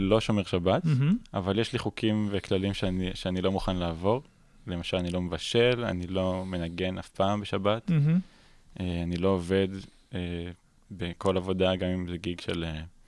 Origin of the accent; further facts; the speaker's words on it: Jerusalem, Jerusalem District, Israel; ירושלמי, כן. עברנו כל מיני מקומות בירושלים, בסוף נשארנו בבית הכרם